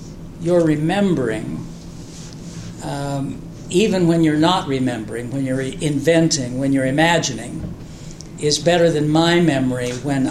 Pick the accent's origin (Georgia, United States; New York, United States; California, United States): California, United States; Los Angeles; and I grew up in Los Angeles.